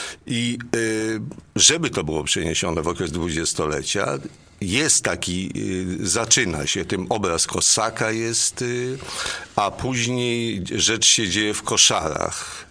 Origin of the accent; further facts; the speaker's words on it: Warsaw, Masovian Voivodeship, Poland; ja jestem z Warszawy, cała rodzina z Warszawy